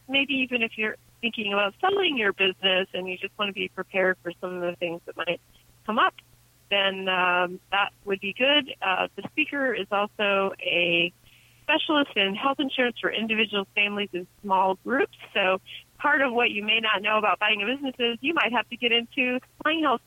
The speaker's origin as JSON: {"language": "English", "town": "Des Moines", "region": "Iowa", "country": "United States", "said": "when I'm from Des Moines, Iowa, I always have to tell them it's 6 hours from Chicago"}